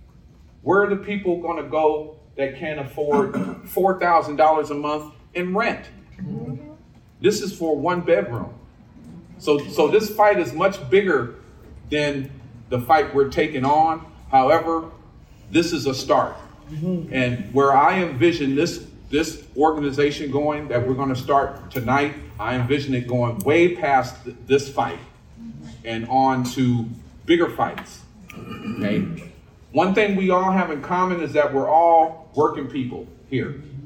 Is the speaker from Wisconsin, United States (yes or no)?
no; Berkeley, California, United States; I've been in the Bay Area my whole life. I'm a resident of Berkeley, which is right next to Oakland. I grew up in Berkeley.